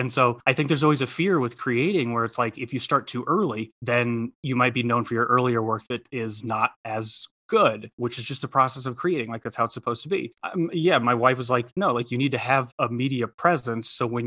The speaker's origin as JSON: {"language": "English", "region": "Midwest", "country": "United States", "lives_now": "Colorado, United States", "said": "we live in Colorado now. I'm originally from the Midwest"}